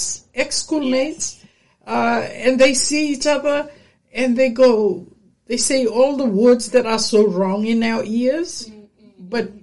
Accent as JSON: {"language": "English", "town": "Vuna", "region": "Northern Division", "country": "Fiji", "said": "In Tawu, like for me, I'm from Vuna, Vuna district, and Gamea Island, we are Tawu and Ngau, people from Ngau, you know, the Lomaiviti."}